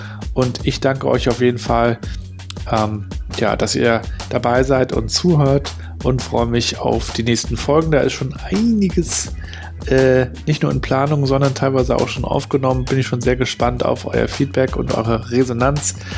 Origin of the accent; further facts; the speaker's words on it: Rostock, Mecklenburg-Vorpommern, Germany; Ich natürlich als Rostocker bin da sowieso begeistert an dem Thema dran.